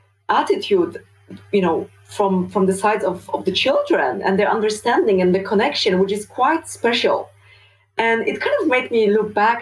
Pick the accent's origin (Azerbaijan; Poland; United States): Poland; I was brought up back in Poland translates now into how I perceive world here. And, you know, coming from a small town